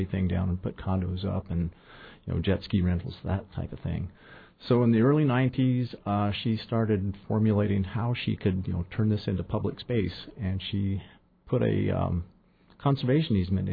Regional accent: Wyoming, United States; I grew up in Wyoming on the high, dry prairies where the wind never stopped. Went to school in Washington.

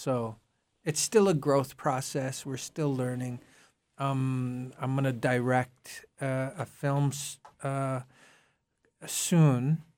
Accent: Manitoba, Canada; I'm Anishinaabe from Manitoba

